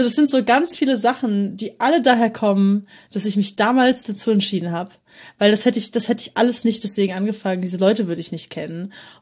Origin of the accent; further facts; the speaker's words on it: Frankfurt, Hesse, Germany; Und ich komme aus dem Raum Frankfurt.